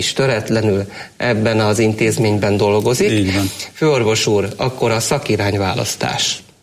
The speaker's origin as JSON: {"language": "Hungarian", "town": "Nagykáta", "region": "Pest", "country": "Hungary", "said": "Nagykátáról származunk, Szegeden végeztünk"}